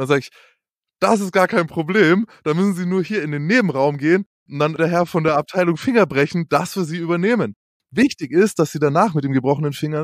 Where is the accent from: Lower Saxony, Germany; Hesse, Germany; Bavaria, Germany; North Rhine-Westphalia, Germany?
Bavaria, Germany; Nuremberg; Ich bin geboren im schönen Nürnberg und tatsächlich als jugendlicher Intensivtäter aufgewachsen.